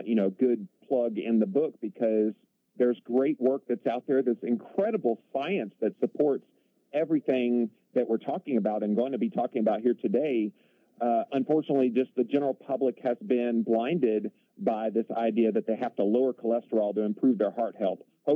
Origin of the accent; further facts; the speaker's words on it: the South, United States; Although I'm not from Texas, I am from the southern United States. I'm in South Carolina.